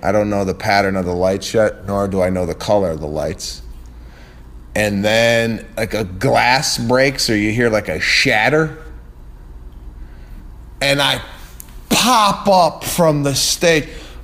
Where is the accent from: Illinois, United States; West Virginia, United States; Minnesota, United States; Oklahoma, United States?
Illinois, United States; Chicago; It was in my hometown, Chicago. I had my family, my friends there.